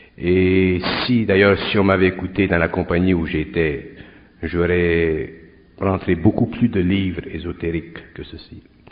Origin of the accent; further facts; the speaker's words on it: Montreal, Quebec, Canada; Moi, je viens de Montréal. Je viens à Montréal et je vis dans le nord.